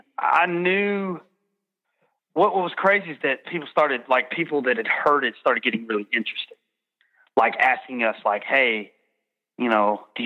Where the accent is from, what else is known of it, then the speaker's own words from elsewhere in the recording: Birmingham, Alabama, United States; we're from Birmingham, Alabama